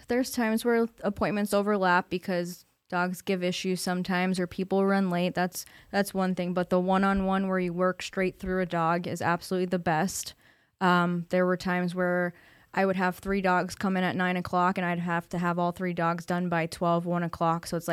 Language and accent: English; Exeter, Pennsylvania, United States; In Exeter. I went to Wyoming area for school.